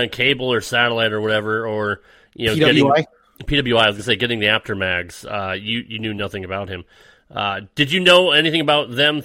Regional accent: Connecticut, United States; because I grew up in Connecticut, we had some local fed from Mass.

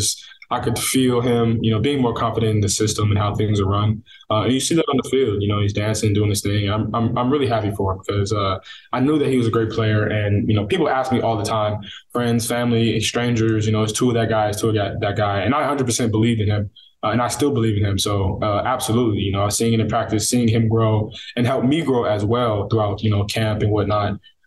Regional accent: Canada; I'm from Canada, where the snow is at.

